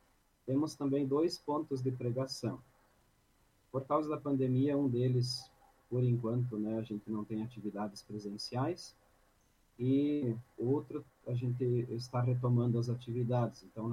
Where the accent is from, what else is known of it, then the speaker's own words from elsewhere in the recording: Pinhalzinho, Santa Catarina, Brazil; Sou natural de Pinhalzinho, Santa Catarina, pertinho daqui, 110 quilômetros